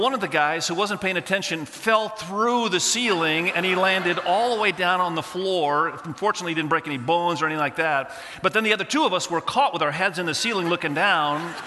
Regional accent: Indonesia; first language Indonesian; English is a second language; moved away as an adult; So I was born in Indonesia. My parents were missionaries there and grew up there till I was about 18 years of age and loved the country of Indonesia. It was my first language, actually, before English, and so I still speak the language fluently.

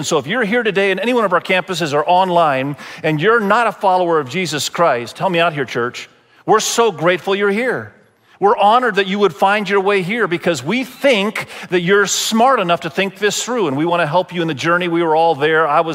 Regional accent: Indonesia; moved away; I lived in Indonesia. Many of you know I was grown up, I was raised in Indonesia

